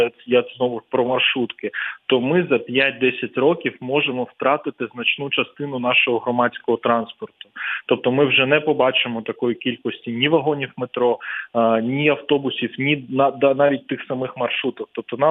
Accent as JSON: {"language": "Ukrainian", "region": "Kyiv", "country": "Ukraine", "said": "Знаєте, я киянин"}